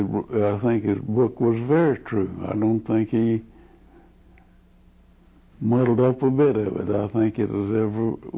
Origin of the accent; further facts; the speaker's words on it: Texas, United States; also born or lived in Oklahoma; Well, I grew up in Texas and Oklahoma, and I found that the people out there is now and was then just as nice of people as they was on the globe